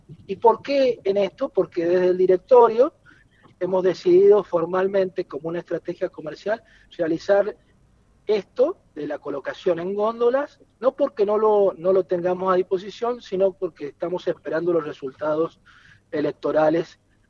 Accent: Argentina; pero como argentino de cepa y patriota, 1-0.

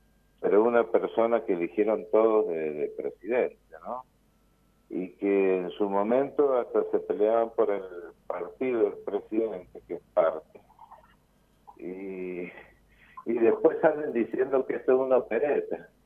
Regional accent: Argentina; ¿Y cuánto invertimos como argentinos en ese ministerio?

